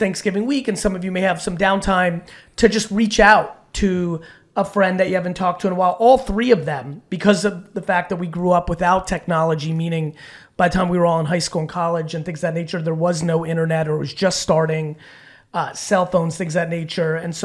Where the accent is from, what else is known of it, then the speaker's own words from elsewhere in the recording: Edison, New Jersey, United States; which was definitely not November weather when we were growing up in Edison.